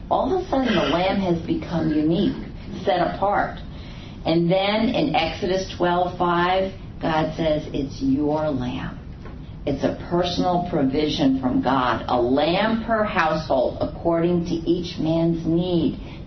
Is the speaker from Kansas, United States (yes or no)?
no; The Bronx, New York, United States; I'm from the Bronx. But I will tell you that we had chickens in our apartment on the fourth floor.